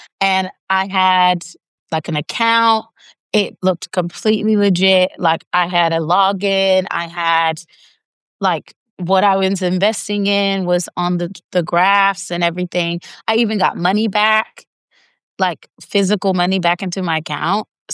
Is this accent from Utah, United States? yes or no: no; North Carolina, United States; We were both from like very rural towns. He was from Australia and I was from North Carolina.